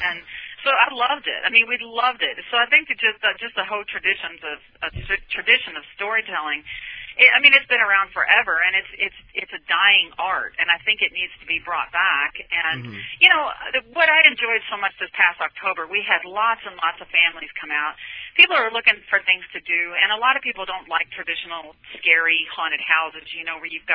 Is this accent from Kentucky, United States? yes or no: yes; Kentucky, United States; I grew up in Kentucky, and you know, we had a bunch of kids, and you know, no money, so, a bunch of Catholics.